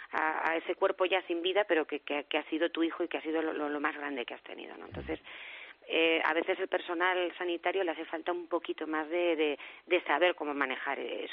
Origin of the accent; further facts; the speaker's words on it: Huesca, Aragon, Spain; Yo, por ejemplo, soy de Huesca